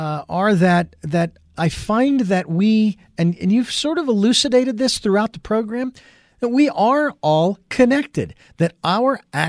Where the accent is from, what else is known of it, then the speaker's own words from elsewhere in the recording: Phoenix, Arizona, United States; I'm from Phoenix, Arizona, where the baseball team, the Diamondbacks, are from